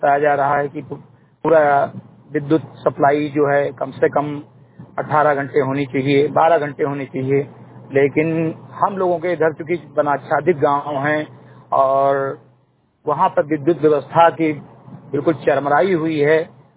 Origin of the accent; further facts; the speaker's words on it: Uttar Pradesh, India; मैं ग्राम सभा संधिगटई थाना कोतवाली विकास खंड मैनपुरवा जनपद बहराइच का रहने वाला हूँ।